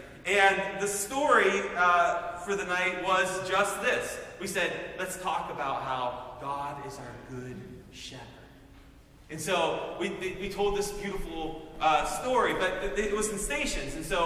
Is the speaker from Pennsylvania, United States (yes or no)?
yes; Pennsylvania, United States; Oh, I'm from Western Pennsylvania. We say amen all the time.